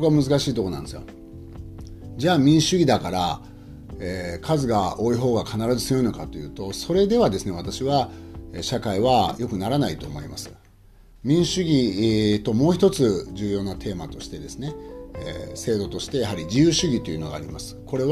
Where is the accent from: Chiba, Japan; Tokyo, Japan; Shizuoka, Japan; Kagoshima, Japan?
Shizuoka, Japan; Fuji; 私の地元の富士市の例なんですね